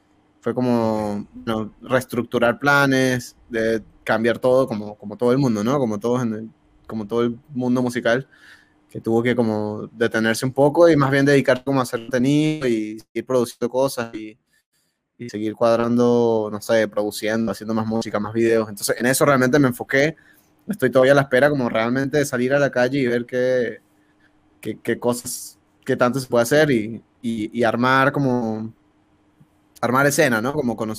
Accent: San Cristóbal, Táchira, Venezuela; moved away; De San Cristóbal.

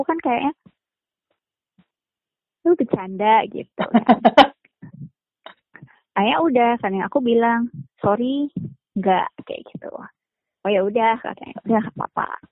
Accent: Palembang, South Sumatra, Indonesia; Aku orang Palembang dan dia orang Madura.

